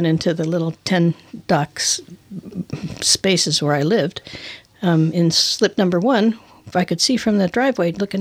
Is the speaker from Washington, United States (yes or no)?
yes; Port Townsend, Washington, United States; since we're from Port Townsend, we say that after Wind Boat Festival is acceptable